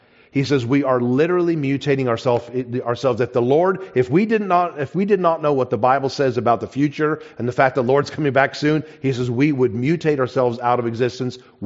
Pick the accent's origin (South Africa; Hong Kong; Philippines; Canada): South Africa; now in United States; Now, I didn't grow up here. All the history I had growing up in South Africa was British-oriented, so I learned more of the British history.